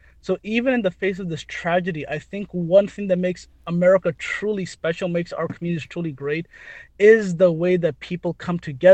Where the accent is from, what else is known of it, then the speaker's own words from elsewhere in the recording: St. Louis, Missouri, United States; when I was growing up in St. Louis, there was actually debates in our communities whether it was allowed to lock the doors of the Islamic centers or not.